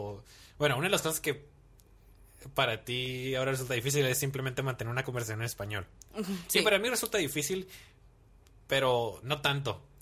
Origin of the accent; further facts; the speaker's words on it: Mexicali, Baja California, Mexico; como somos de Mexicali, como que estamos medio gringados en uh-huh. ciertas cosas, pero no somos gringos